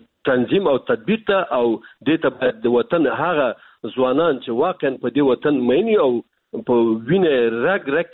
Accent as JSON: {"language": "Pashto", "region": "Baghlan", "country": "Afghanistan", "said": "په هغه منطقه کې چې موږ د بغلان یو"}